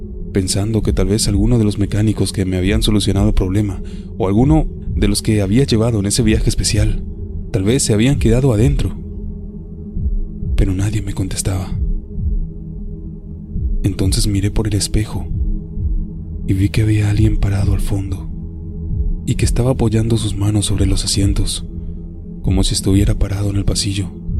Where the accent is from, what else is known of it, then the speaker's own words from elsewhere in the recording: Santa Fe, Argentina; Soy de Santa Fe, Argentina.